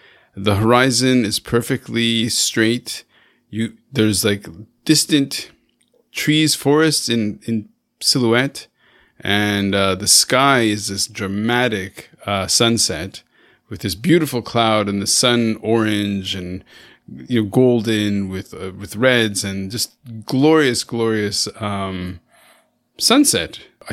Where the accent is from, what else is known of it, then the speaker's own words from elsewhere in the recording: Montreal, Quebec, Canada; So I grew up in Montreal, So fellow Canadian.